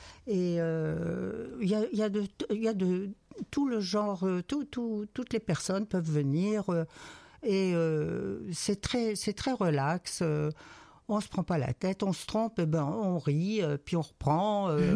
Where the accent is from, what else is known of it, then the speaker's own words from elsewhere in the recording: south of France, France; now in Corrèze, France; Eh bien, il faut dire que moi, je viens du Sud et j'étais déjà dans un club country depuis un moment.